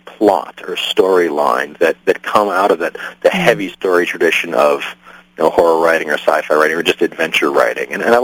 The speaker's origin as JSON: {"language": "English", "town": "Pittsburgh", "region": "Pennsylvania", "country": "United States", "tie": "born or raised there", "said": "Yes, I've moved back to Pittsburgh, my hometown."}